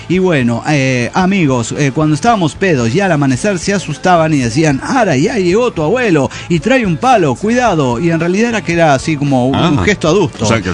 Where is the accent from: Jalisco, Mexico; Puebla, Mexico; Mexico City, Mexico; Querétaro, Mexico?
Puebla, Mexico; Ixcaquixtla; es en honor a mi tatarabuelo en mi pueblo, Iscaquistla, que significa oye, ven acá.